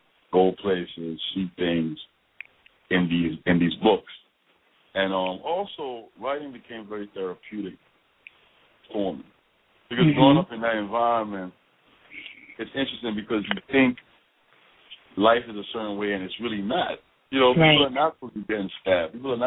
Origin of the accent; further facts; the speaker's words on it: St. Thomas, U.S. Virgin Islands; Well, I grew up in St. Thomas, in the Virgin Islands.